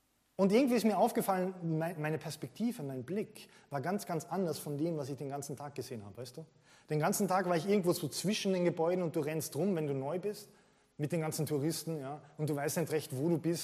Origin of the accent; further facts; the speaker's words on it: Carinthia, Austria; Ich bin nicht in Wien aufgewachsen, okay, sondern in Kärnten, in den Bergen.